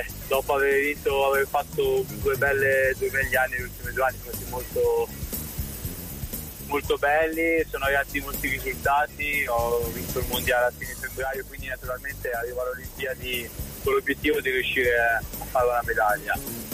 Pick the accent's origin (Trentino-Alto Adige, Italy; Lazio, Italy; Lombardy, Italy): Trentino-Alto Adige, Italy; Arco; Sì, sono di Alco io.